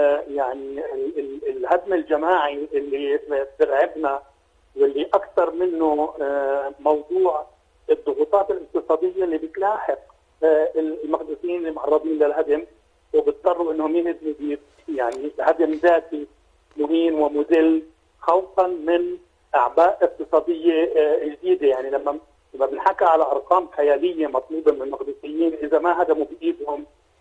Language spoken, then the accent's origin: Arabic; Jerusalem, Palestine; يعني إحنا عم بقلقنا يعني كفلسطينيين بشكل عام وكمقدسيين بشكل خاص